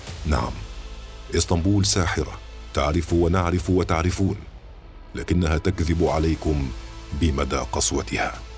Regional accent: Syria; تنظر إلي أنا السوري القادم من مصر بترفع وتكبر ودلال ورفض

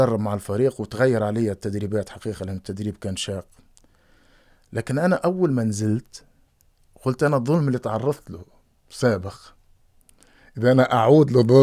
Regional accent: Tunisia; أنا قد من تونس،

